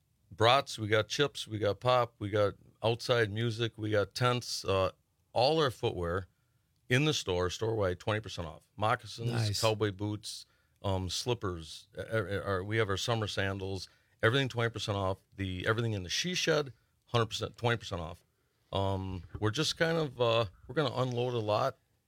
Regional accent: Iron Mountain, Michigan, United States; also born or lived in Marinette; I was only in that store one time in the 18 years I lived in Marinette. I came from Iron Mountain.

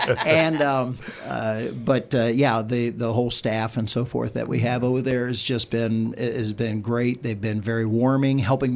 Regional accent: Hancock, United States; I'm not really new to the community. I live over in Washera County. Okay. So I'm from Hancock.

